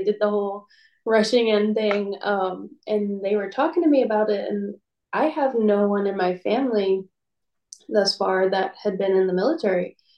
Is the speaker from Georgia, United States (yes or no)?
yes; Georgia, United States; I'm from Georgia, by the way. So I left the airport out of Atlanta, that night.